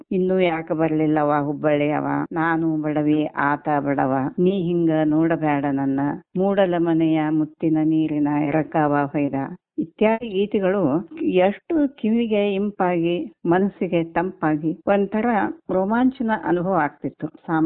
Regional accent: Karnataka, India; ನಾವೆಲ್ಲ ಉತ್ತರ ಕರ್ನಾಟಕ ಭಾಗದ ಕನ್ನಡ ಮಾಧ್ಯಮ ವಿದ್ಯಾರ್ಥಿಗಳು ಪ್ರಾಥಮಿಕ ಹಂತದಿಂದನೇ ಬೇಂದ್ರೆ ಕವಿತೆಗಳನ್ನ ಪಠ್ಯಗಳಲ್ಲಿ ಓದ್ತಾ ಬಂದವರು.

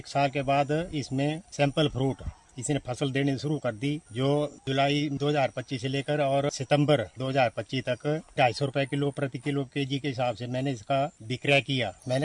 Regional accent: Sarkaghat, Himachal Pradesh, India; गांव जुकैण, डाकखाना निवाई, तहसील सरकाघाट का निवासी हूं।

